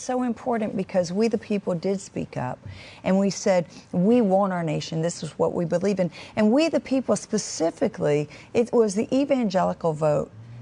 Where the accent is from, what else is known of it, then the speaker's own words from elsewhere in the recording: Mississippi, United States; born there; my identity is not in that I was born in Mississippi. I'm a Southern gal.